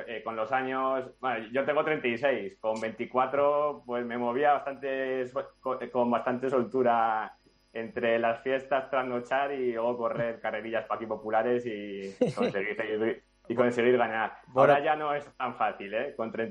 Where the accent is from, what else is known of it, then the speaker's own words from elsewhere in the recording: Macotera, Castile and León, Spain; yo creo que 4 de los más avanzados, 4 de 7 somos de Macotera, que ya es decir